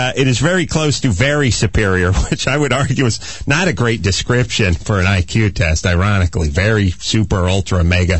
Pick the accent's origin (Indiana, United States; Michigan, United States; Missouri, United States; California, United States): California, United States; North Hollywood; I'm from North Hollywood, you know, we're neighboring